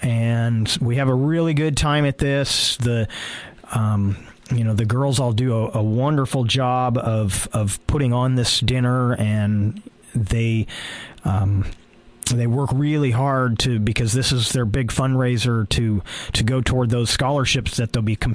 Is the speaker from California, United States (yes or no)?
yes; California, United States; now in Oregon, United States; they use here in Oregon are different descriptive terms for the crimes than what I was used to when I grew up in California.